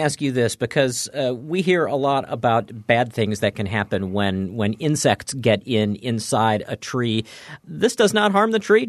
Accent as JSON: {"language": "English", "region": "Northeast", "country": "United States", "tie": "born or raised there", "said": "I grew up in the Northeast, and I remember the concept of the sugar shack"}